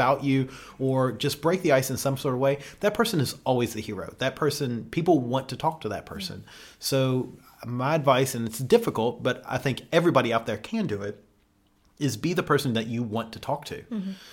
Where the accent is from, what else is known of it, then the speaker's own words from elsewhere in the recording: United Kingdom; accent: British; They heard my British accent.